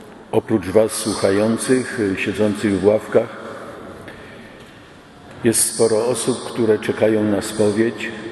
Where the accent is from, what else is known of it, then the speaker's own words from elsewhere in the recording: Lublin Voivodeship, Poland; born there; moved away as an adult; now in Middle East; Ponieważ sam jestem nie tylko rodakiem, Polakiem, ale można powiedzieć, że jeszcze bliżej, bo urodziłem się tutaj w Lubelskim.